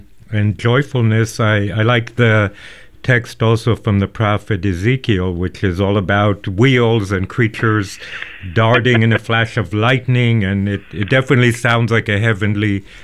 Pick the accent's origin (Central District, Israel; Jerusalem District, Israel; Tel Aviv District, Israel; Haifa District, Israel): Jerusalem District, Israel; Jerusalem; And I'm from Jerusalem, so I'm familiar with Jews and Arabs riding together, Palestinians and Israelis.